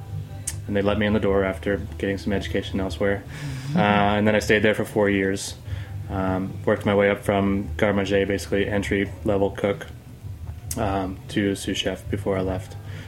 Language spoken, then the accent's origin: English; New Orleans, Louisiana, United States; also born or lived in Madisonville / Covington; I'm from, born and raised, New Orleans.